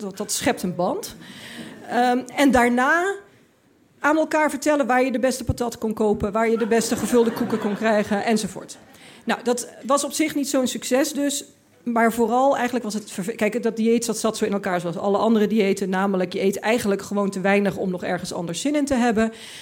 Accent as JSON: {"language": "Dutch", "region": "Limburg", "country": "Netherlands", "said": "En ik had, ik kwam uit Limburg, ik had dat allemaal niet meegemaakt."}